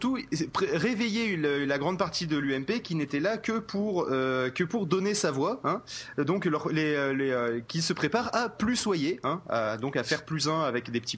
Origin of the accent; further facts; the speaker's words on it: France; nous sommes français, nous devons avoir une exception française